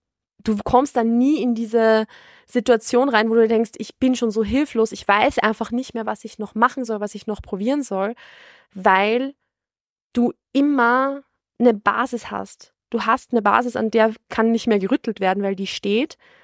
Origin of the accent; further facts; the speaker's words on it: Vienna, Austria; ich bin selbst ja aus Wien